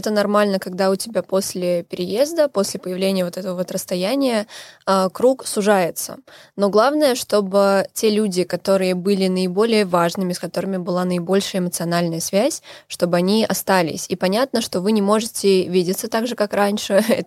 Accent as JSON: {"language": "Russian", "town": "Ufa", "region": "Bashkortostan", "country": "Russia", "lives_now": "Kaliningrad, Russia", "said": "Я переехала в Калининград из Уфы, из Республики Башкортостан."}